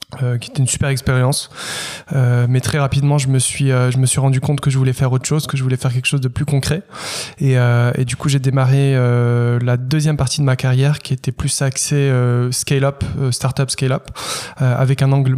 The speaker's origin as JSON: {"language": "French", "town": "Casablanca", "region": "Casablanca-Settat", "country": "Morocco", "tie": "born or raised there", "moved": "as an adult", "lives_now": "Paris, France", "said": "j'ai 35 ans. J'ai grandi à Casablanca au Maroc, j'ai fait mon lycée là-bas. J'ai passé toute mon enfance et mon adolescence et je suis arrivé à Paris pour faire mes études."}